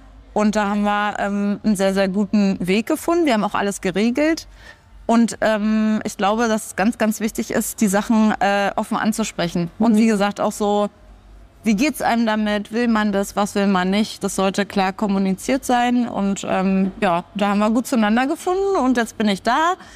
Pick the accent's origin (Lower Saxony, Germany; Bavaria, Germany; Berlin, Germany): Berlin, Germany; born there; Baujahr 85, geboren in Berlin.